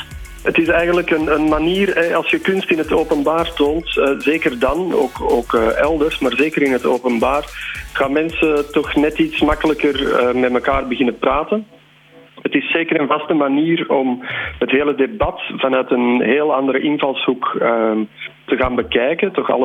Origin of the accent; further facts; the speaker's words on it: Belgium; En wij komen uit België, dus er zit een typisch Belgisch gevoel van surrealisme bij deze figuur.